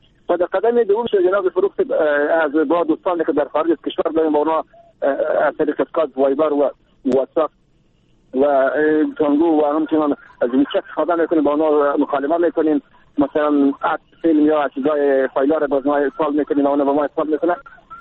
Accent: Afghanistan; moved away; بعد از افغانستان آمدیم در سال 2001

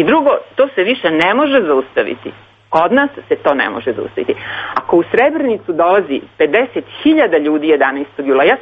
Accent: Vojvodina, Serbia; Ja sam rekla: ja nisam iz Beograda, ja sam iz Vojvodine.

